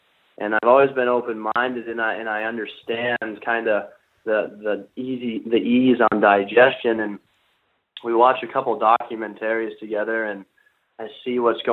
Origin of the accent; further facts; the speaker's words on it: Wyoming, United States; And I grew up in Wyoming, where we farmed and ranched, and we had cattle